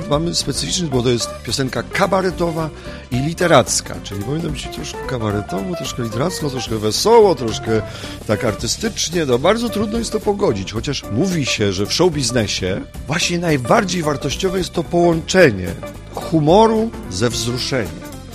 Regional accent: Pomeranian Voivodeship, Poland; jako Kaszuba, bo jestem takim Kaszubem, u nas na Kaszubach zawsze musi być jakiś żarcik.

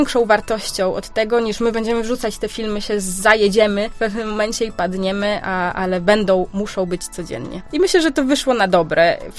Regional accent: Opole Voivodeship, Poland; moved away as an adult; dopiero jak wyjechałam z opolszczyzny, ze Śląska Opolskiego, może tak szerzej, do Warszawy na studia, odkryłam tak naprawdę, ile jest we mnie takiej opolanki, takiej ślązaczki troszkę.

